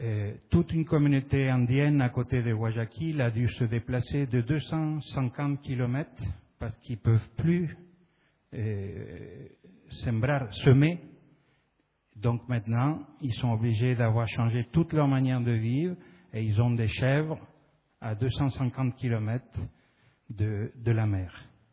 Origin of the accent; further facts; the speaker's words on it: Argentina; je viens d'Argentine